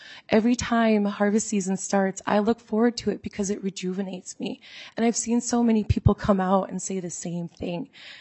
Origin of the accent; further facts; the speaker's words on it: Turtle Mountain, North Dakota, United States; and so I'm from Turtle Mountain, that's over in North Dakota, but we are sister tribes with Red Lake.